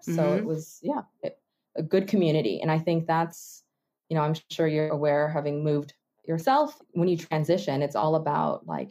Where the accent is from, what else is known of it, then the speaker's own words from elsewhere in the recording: Los Angeles, California, United States; growing up in Los Angeles where it was at home, it was Japanese, and outside of the home, it was all English.